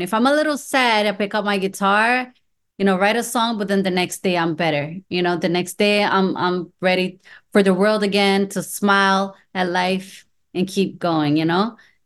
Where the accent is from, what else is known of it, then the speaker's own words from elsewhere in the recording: Orlando, Florida, United States; first language Spanish; English is a second language; I'm bored because I grew up in Orlando, and Orlando is very quiet and there's not many things to do.